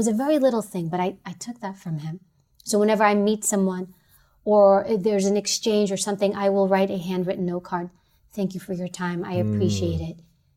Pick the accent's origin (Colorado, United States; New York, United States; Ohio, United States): New York, United States; New York City; I'm from New York City. I go to Texas.